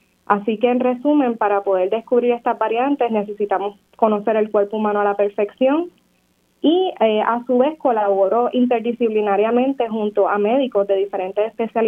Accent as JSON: {"language": "Spanish", "town": "Guayanilla", "country": "Puerto Rico", "tie": "born or raised there", "also_born_or_lived": "Yauco", "said": "yo soy natural del pueblo de Yauco, pero me crié en el pueblo de Guayanilla junto a mi mamá, mi abuela y mi tía"}